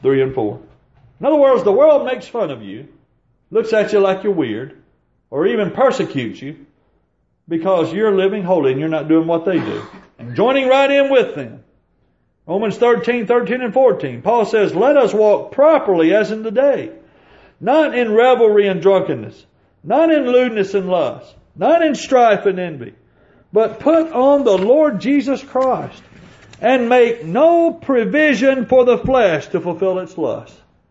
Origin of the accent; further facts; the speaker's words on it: Savannah, Georgia, United States; The others are some people I grew up with back in Savannah.